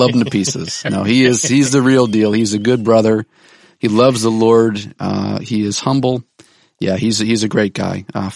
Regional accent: New England, United States; Yeah, so I grew up in New England

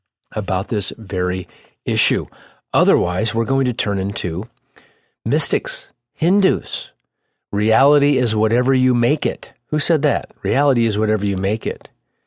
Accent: United States; we have to do is to say to ourselves, as Americans, as Western English-speaking people, we can be tricked.

